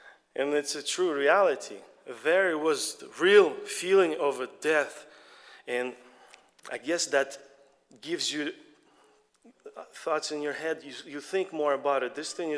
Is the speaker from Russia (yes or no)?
yes; Russia; I remember growing up in Russia, I was 8, 9 years old, just like my kids.